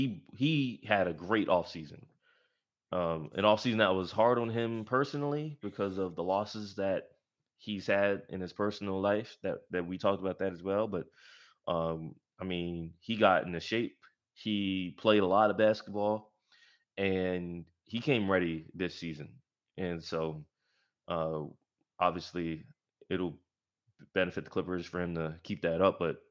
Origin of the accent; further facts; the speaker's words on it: Philadelphia, Pennsylvania, United States; I mean, I'm from Philadelphia too, so, what's crazy is, and this wasn't something that I put in the story